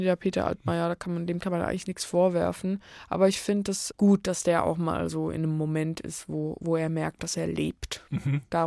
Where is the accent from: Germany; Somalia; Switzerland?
Switzerland; Na, der Vorteil, würde ich sagen, war, dass ich als Schweizerin eine extrem strenge und präzise Grundbildung